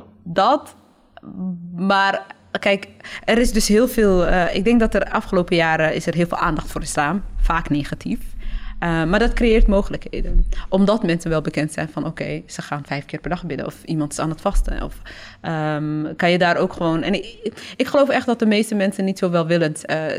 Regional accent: Groningen, Netherlands; ik ben in Groningen opgegroeid.

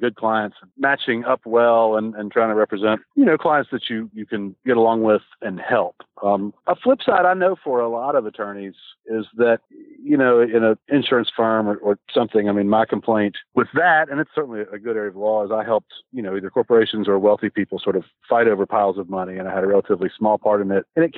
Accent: Nashville, Tennessee, United States; The move back, of course, I grew up in Nashville, and my family was here

